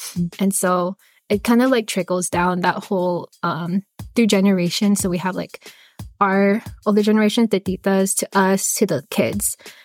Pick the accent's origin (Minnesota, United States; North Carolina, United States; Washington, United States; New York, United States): Washington, United States; Puyallup; also born or lived in Philippines; I only really lived there for about 5 years. So the rest of my time was spent in Washington. I grew up in Puyallup, so it's a very majority white population over there.